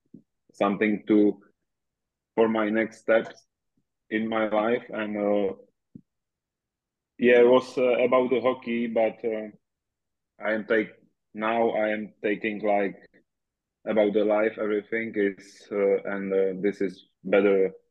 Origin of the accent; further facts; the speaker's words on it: Czechia; English is a second language; moved away as an adult; also born or lived in Slovakia; I started in the Czech Republic, like so close to my hometown, and after juniors, I want to try like something a little bit more, a little bit better, and I moved to Slovakia.